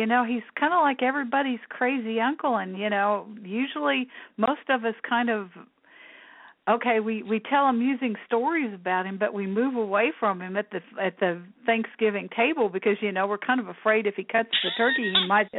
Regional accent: Knoxville, Tennessee, United States; Knoxville, Tennessee.

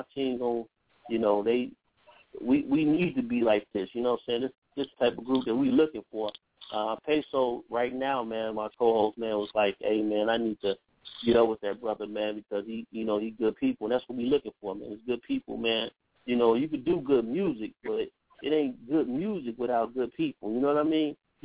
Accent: Chicago, Illinois, United States; I'm from Chicago, man. We all from the North Pole, man, North Side.

